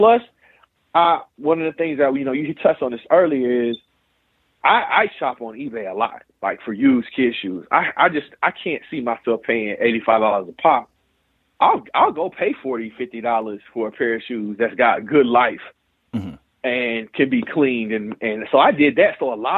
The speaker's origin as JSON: {"language": "English", "region": "the South", "country": "United States", "tie": "born or raised there", "said": "That was the way we was raised in the South."}